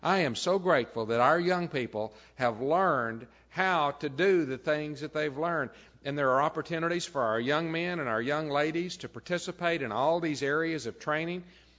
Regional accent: Texas, United States; Whenever I was a boy, that was in the days, at least where I grew up in West Texas, before youth groups.

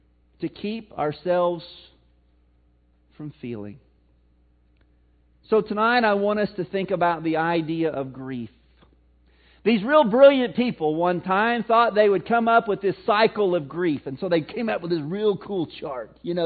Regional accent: Missouri, United States; accent: Missouri; And I'm here to tell you that, in my Missouri accent, that ain't healthy.

